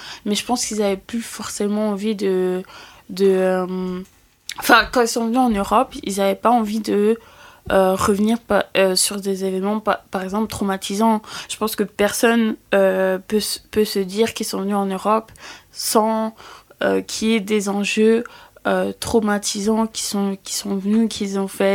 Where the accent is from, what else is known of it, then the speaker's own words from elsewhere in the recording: Rwanda; Bon, après moi, je viens du Rwanda